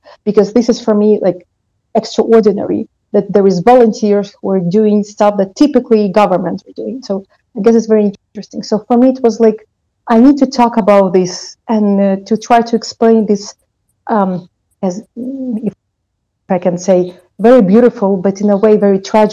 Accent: Kyiv, Ukraine; I'm half Afghani. My father was from Afghanistan, but I was born and raised in Kyiv. So I guess I'm also kind of that Ukrainians who are mixed.

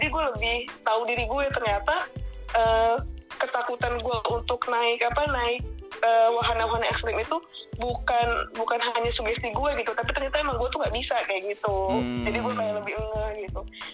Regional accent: Bekasi, West Java, Indonesia; gue dari Bekasi nih ya, kota yang di peta aja di bang luar planet gitu kan.

